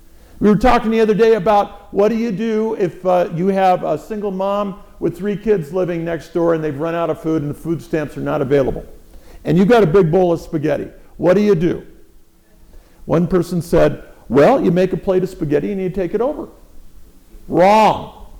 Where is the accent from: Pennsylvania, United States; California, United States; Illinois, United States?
California, United States; San Francisco; Now, a lot of you know I'm from San Francisco. I grew up in the hippie era